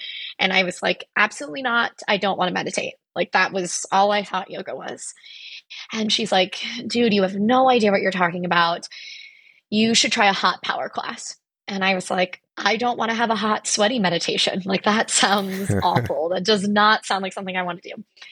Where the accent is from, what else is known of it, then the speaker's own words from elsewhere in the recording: Spring Hill, Florida, United States; also born or lived in Tampa / St. Petersburg; now in Norfolk, United States; now I live in Norfolk, Virginia, but I am from Spring Hill, Florida, which is about an hour and a half north of Tampa. In Florida, I lived in Spring Hill, Tampa, and St. Petersburg.